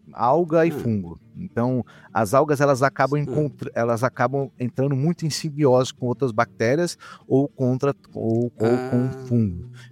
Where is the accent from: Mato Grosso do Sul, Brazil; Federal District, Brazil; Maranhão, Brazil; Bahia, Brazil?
Mato Grosso do Sul, Brazil; Dourados; eu sou lá do Mato Grosso do Sul, Dourados